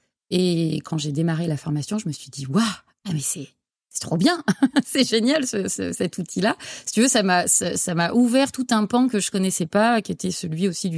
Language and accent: French; Auvergne-Rhône-Alpes, France; J'ai 45 ans. J'ai grandi dans la région lyonnaise et je vis depuis un peu plus de 20 ans maintenant